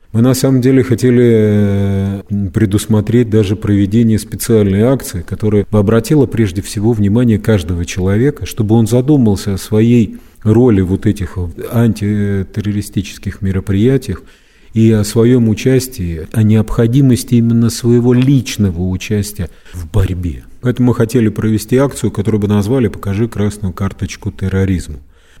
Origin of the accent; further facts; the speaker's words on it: Saint Petersburg, Russia; Я был уверен в том, что жители нашего, моего родного города отреагируют всегда правильно